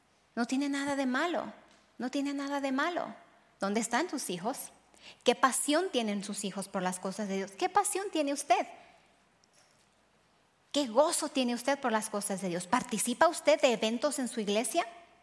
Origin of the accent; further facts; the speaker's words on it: Mesa, Arizona, United States; Yo crecí en Mesa, en el Valle de Phoenix, se puede decir en el área metropolitana